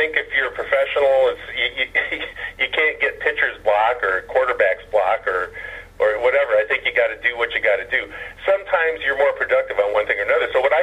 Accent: Ireland; I'm Irish, and in our heritage, the storyteller, the bard, wasn't necessarily a musician.

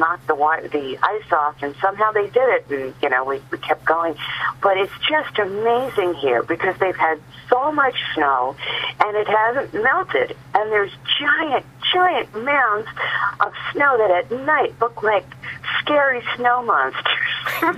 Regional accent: Ireland; By the way, I'm an Irish lass, and I've got a bone to pick with you over that recording you just did.

